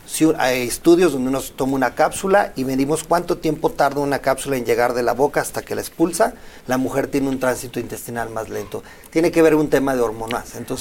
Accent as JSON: {"language": "Spanish", "region": "Guanajuato", "country": "Mexico", "said": "De Guanajuato."}